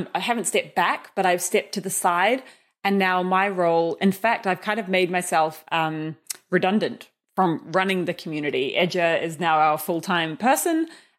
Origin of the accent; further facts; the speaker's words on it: New Zealand; Because I am Kiwi, I'm like, yeah, let's get the down unders in.